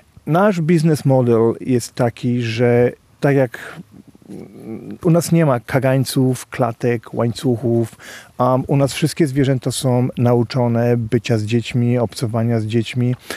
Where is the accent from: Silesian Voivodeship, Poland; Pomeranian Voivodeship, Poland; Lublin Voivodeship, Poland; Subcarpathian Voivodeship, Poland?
Silesian Voivodeship, Poland; Zabrze; kiedy jeszcze ja byłem dzieckiem, kojarzyło się właśnie z miejscem, gdzie ja dorastałem w Zabrzu.